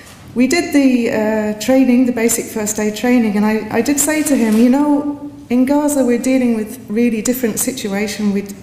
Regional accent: London, United Kingdom; I'm a housewife from North London

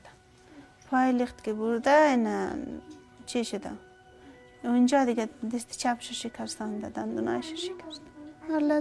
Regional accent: Afghanistan; now in Iran; من که از افغانستان که آمدم اینجا ایران که آمدم

